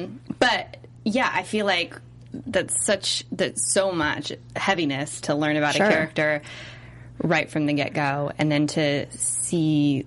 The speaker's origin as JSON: {"language": "English", "region": "California", "country": "United States", "said": "Like, I'm from California, so it is less like you're being pulled into another world when it's someplace that you recognize."}